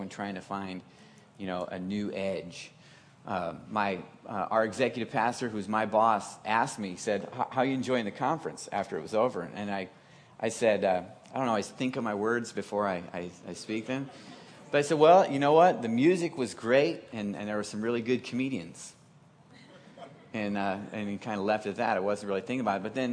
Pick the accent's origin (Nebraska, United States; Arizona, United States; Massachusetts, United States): Nebraska, United States; Omaha; moved away as an adult; now in Las Vegas, United States; When I was 19 years old, I moved from Omaha to Las Vegas, and I had aspirations.